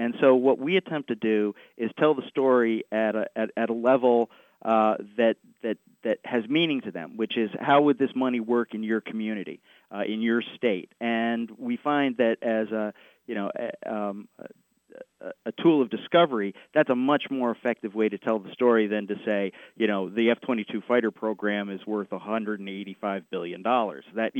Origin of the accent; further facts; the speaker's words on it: New England, United States; because growing up in New England, we didn't have those.